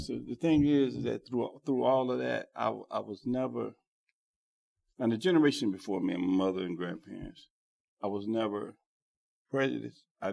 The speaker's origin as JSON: {"language": "English", "town": "Woodlawn", "region": "Alabama", "country": "United States", "tie": "born or raised there", "said": "Yeah. That's my hometown."}